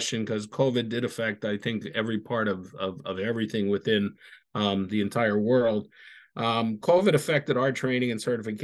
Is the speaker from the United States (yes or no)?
yes; Scranton, Pennsylvania, United States; I'm from Scranton, Pennsylvania. I became an apprentice plumber in 1978